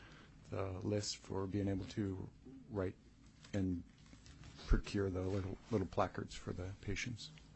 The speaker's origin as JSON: {"language": "English", "town": "Juneau", "region": "Alaska", "country": "United States", "said": "I'm from Juneau, Alaska. I've practiced here for over 25 years."}